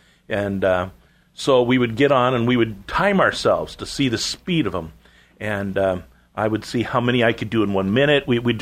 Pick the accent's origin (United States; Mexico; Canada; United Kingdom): United States; Seattle, Washington; But the amazing part is when I grew up in Seattle, I had opportunities upon opportunities to be able to excel in many different things.